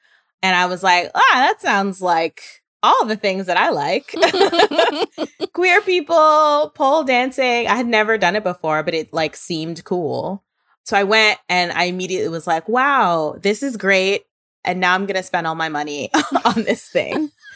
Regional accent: Brooklyn, New York, United States; As my tagline suggests, I was born and raised in Brooklyn.

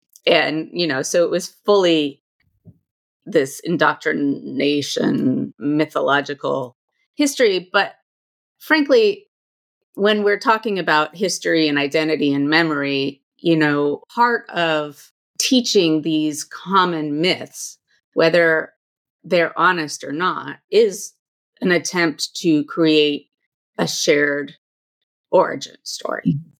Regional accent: California, United States; And I have to say, I grew up in California in the 1980s, and those are the stories I got.

